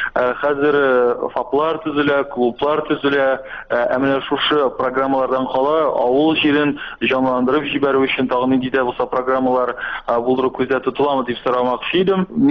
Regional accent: Naberezhnye Chelny, Tatarstan, Russia; Мин үзем Чаллыдан булгач

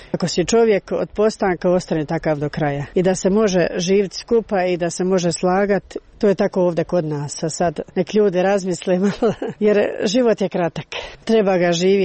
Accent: Serbia; moved away; Ja sam inače iz Srbije rodom. Tu sam se udala 80.

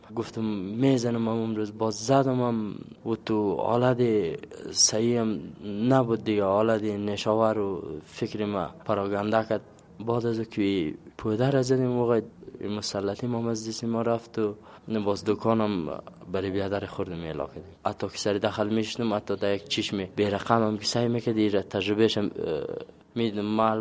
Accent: Waras, Bamyan, Afghanistan; سه از بامیان هستم، ولسوالی ورس. ما 22 سال هست.

